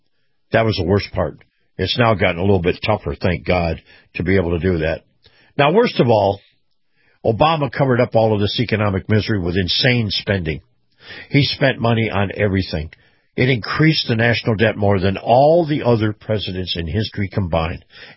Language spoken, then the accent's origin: English; United States; This is America. And we take care of our own first. First. Everything else comes after that. I'm an American first, and everything else comes after that.